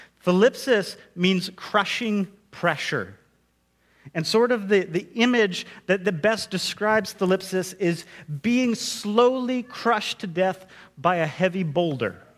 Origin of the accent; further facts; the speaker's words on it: Alberta, Canada; I grew up in Alberta, and we have two NHL teams, right?